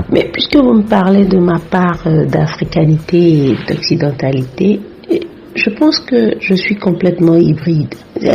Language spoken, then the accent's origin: French; Togo; now in France; Dans ma présentation de départ, je disais que j'ai quitté le Togo par la force des choses. Donc c'est une expatriation pour des raisons familiales.